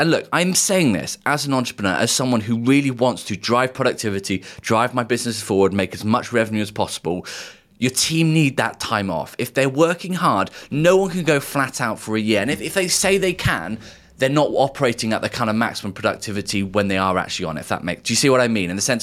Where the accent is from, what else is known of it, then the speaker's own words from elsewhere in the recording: United Kingdom; as a Brit sort of looking across the water